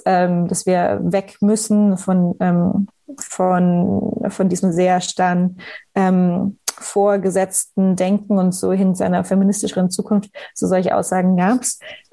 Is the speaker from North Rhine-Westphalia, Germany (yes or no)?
no; Bavaria, Germany; ganz kleinen Dorf, so mit 80 Einwohnern in der fränkischen Schweiz und in der größeren Gemeinde, wo ich aufgewachsen bin, irgendwie als junges Mädchen schon.